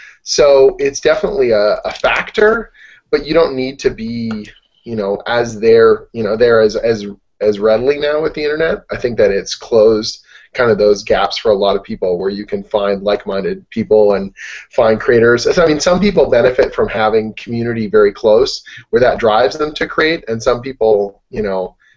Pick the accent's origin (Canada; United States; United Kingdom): Canada; Oshawa, Ontario; now in Toronto, Canada; I'm living in Toronto, Canada, up here in Ontario, and I grew up about maybe an hour and a half away from here in a little city called Oshawa.